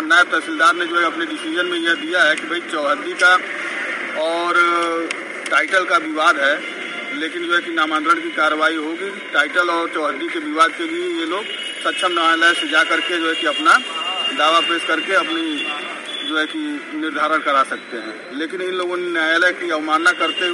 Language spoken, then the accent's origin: Hindi; Khorabar, Uttar Pradesh, India; मैं खोराबार का रहने वाला हूँ।